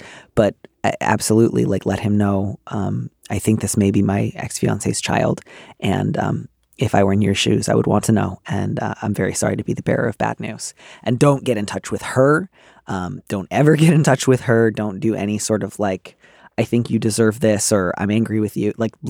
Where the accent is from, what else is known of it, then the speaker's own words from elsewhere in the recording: Midwest, United States; I grew up in the Midwest.